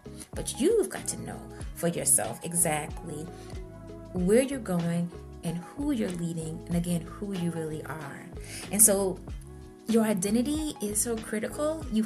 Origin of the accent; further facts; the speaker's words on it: Norwalk, Connecticut, United States; now in Stratford, United States; I currently reside in Stratford, Connecticut, but I am from, born and raised in Norwalk, Connecticut. Yeah, that's where my beginnings are.